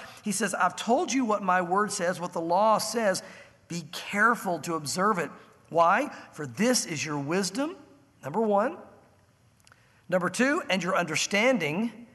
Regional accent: United States; I don't say that because I'm an American.

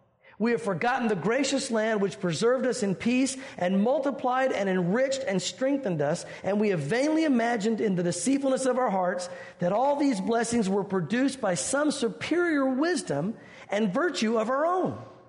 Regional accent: the South, United States; I'm not saying that means that the South was in darkness. I'm from the South, so don't take this wrong.

